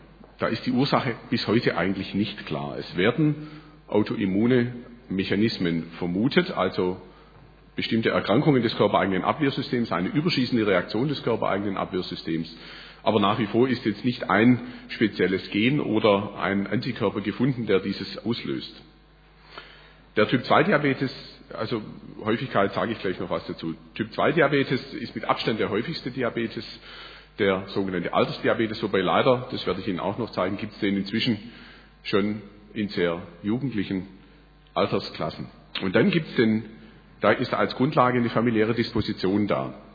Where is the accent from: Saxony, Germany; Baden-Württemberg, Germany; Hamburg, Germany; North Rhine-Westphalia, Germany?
Baden-Württemberg, Germany; born there; accent: Swabian; Also Sie hören mir an, ich bin in Zentralwürttemberg geboren und es ist auch so, wenn es dann ein bisschen energischer wird in der Diskussion oder im Vortrag, dann kann es schon sein, dass ich ins Schwäbische abgleite